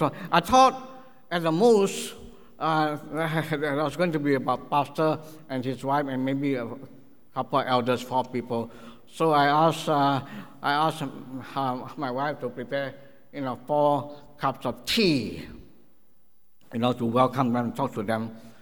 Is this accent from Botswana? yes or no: no; Singapore; first language English; You know, having been born and raised in Singapore is a great help. Because number one, English is our first language.